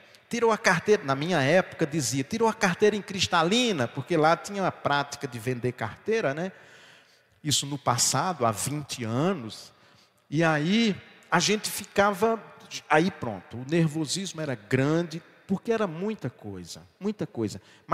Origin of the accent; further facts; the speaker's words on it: Ipueira, Brazil; moved away; quando eu volto na minha cidade onde eu nasci, me criei, não é a mesma cidade. Não sou eu que estou voltando, aquele eu que saiu de Ipueira há 42 anos, é outra pessoa